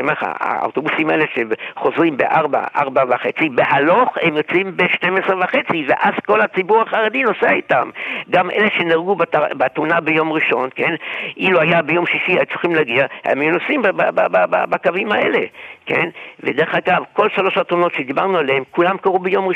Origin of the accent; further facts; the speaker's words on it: Haifa, Haifa District, Israel; אני חיפאי